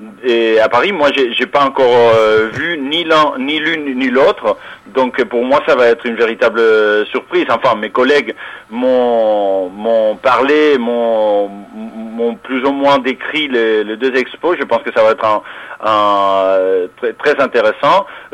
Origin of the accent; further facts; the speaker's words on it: Spain; en tant qu'espagnol, je dirais, on a un peu honte